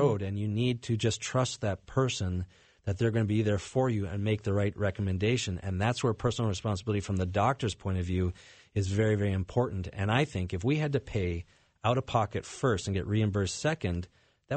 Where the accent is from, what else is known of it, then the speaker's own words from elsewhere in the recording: Canada; moved away; I come from Canada and their healthcare system, their model, and I grew up with it. And I love my Canadian heritage